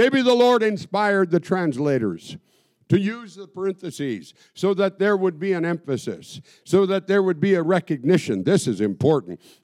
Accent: Hoonah, Alaska, United States; There's a cannery across from where I grew up in Southeast, in a little village of Hoonah.

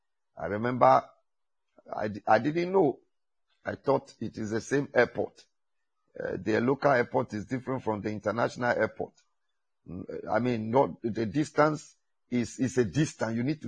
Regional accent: Ghana; And I thank God I'm a Ghanaian. And I thank God for Ghana.

